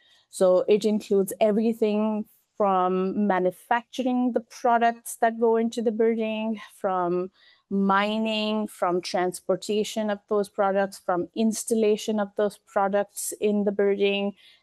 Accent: Delhi, India; Yeah, so I grew up in Delhi.

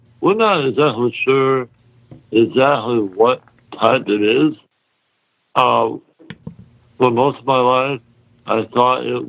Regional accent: Yorktown, Texas, United States; also born or lived in North Dakota; Well, I lived in South Texas, as we mentioned. You know, the deep south around Yorktown. That's my hometown.

